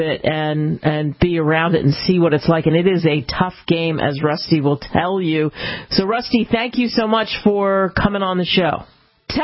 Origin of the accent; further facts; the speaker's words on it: New Jersey, United States; And I grew up in New Jersey, not far from Atlantic City, where the fights were big